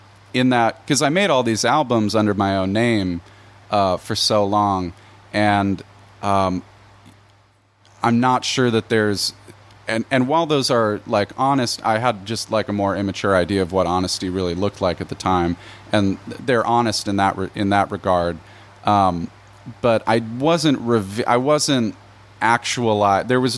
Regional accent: Maryland, United States; I grew up in Maryland.

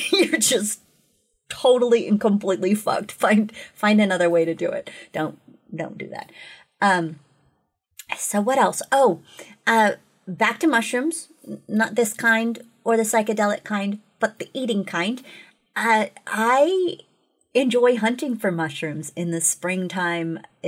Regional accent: California, United States; also born or lived in Costa Rica; now in Oregon, United States; I mean, I'm Californian. I've lived in California and I've lived in Costa Rica.

